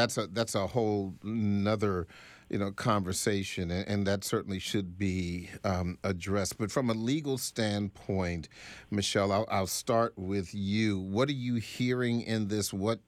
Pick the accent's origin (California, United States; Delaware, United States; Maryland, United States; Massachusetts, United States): Maryland, United States; Lanham; calling from Lanham, my hometown.